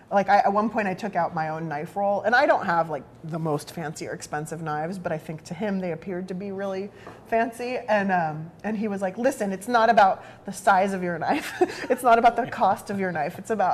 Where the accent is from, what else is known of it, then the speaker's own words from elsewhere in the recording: San Diego, California, United States; And I am from San Diego. I grew up eating Mexican food.